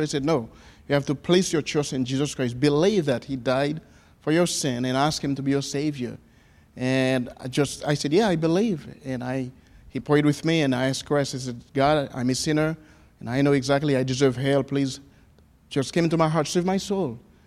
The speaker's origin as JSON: {"language": "English", "country": "Haiti", "tie": "born or raised there", "second_language": "English", "said": "And my home country in Haiti, I was raised in with a single mom, and I got two sisters."}